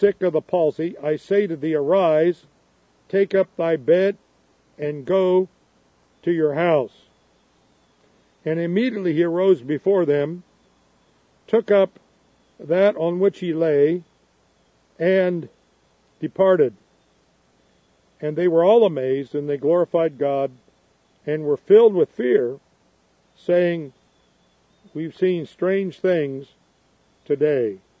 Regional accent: Chillicothe, Ohio, United States; I grew up in Chillicothe, Ohio, and in the 50s, I was a little kid

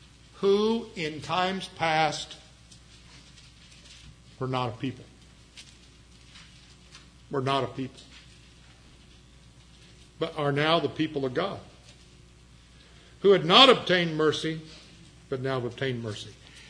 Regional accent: Ireland; I'm Irish, I can say that.

